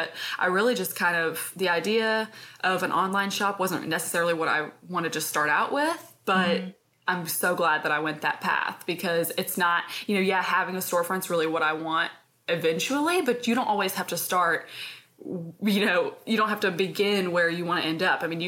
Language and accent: English; Virginia, United States; Like I'm from Virginia originally, so I'm really just not like frilly.